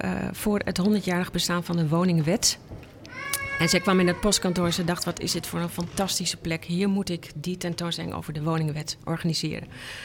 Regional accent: Enschede, Overijssel, Netherlands; Nou, ik kom uit Enschede en daar ben ik opgegroeid in een woning uit... Dat was een sociale huurwoning en dat was gewoon een blok.

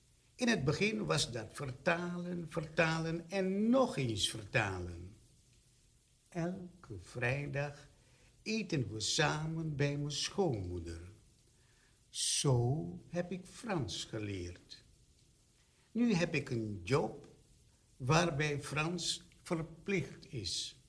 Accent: Suriname; Ik zeg altijd, ik blijf Surinamer. Ik spreek ook nog altijd Suriname, soms zelfs op het werk met mijn blanke of witte collega's.

